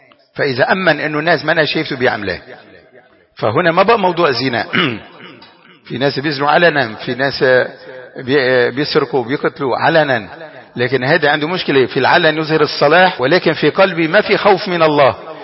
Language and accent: Arabic; Lebanon; واحفظ بلدنا لبنان من كل فتنة.